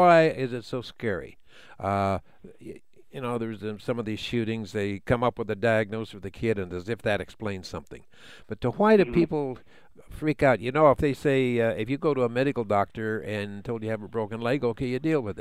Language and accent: English; Idaho, United States; Well, it's eastern for me. I'm from North Idaho, and I drive through there periodically.